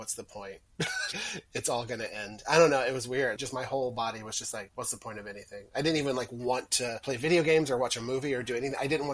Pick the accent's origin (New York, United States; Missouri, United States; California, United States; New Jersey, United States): Missouri, United States; Like my hometown in Missouri has one of those zoos. This guy has like 3 or 4 tigers and 1 monkey and 1 crocodile. And this is like outside of St. Louis. So, you know, it snows there and it gets below 0 in the winter.